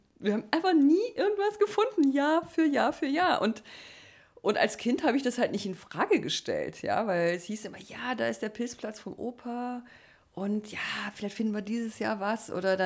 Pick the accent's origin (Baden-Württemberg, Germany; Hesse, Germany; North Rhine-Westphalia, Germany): Baden-Württemberg, Germany; also ich bin im Schwarzwald aufgewachsen